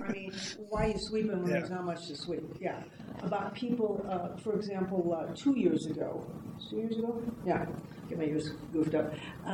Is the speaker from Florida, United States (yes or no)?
no; Colorado, United States; I don't have the votes because I'm from the Western Slope